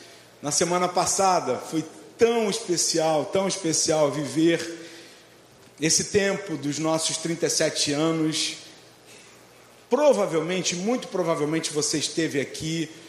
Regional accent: Rio de Janeiro, Brazil; Eu cresci em Marechal Hermes.

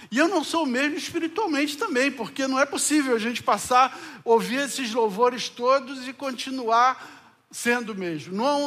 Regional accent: Rio de Janeiro, Brazil; Eu vim do Rio de Janeiro para cá em 2009. Aí passei 2 anos aqui em São Francisco, aí fui para Schroeder. Aí passei 1 ano e meio em Schroeder, fui para Lages. E voltei para cá em julho de 2015.

